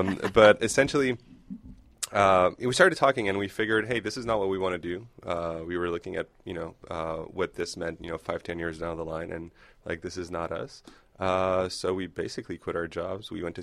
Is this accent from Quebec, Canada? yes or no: yes; Quebec, Canada; English is a second language; and we're from Quebec